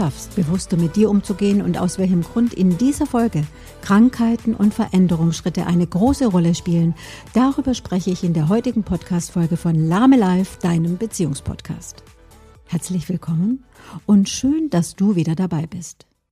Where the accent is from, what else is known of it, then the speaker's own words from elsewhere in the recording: Baden-Württemberg, Germany; Aufgewachsen bin ich am Rande der Schwäbischen Alb.